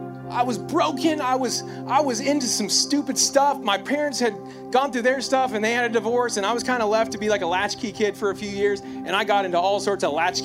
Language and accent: English; Bakersfield, California, United States; I'm from Bakersfield, California. Any Bakersfield people? Love you, Mom.